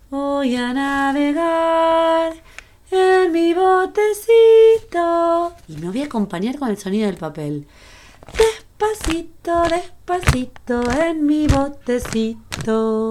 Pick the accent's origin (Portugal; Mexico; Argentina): Argentina; now in Uruguay; cuando me vine a vivir a Uruguay. Para los que no saben, soy argentina.